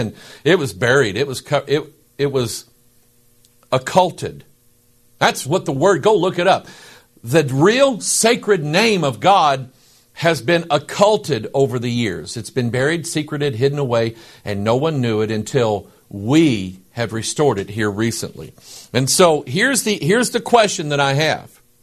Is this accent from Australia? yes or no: no; United States; I'm a Gentile. I was raised in America. I speak redneck, okay, and a few other little American dialects.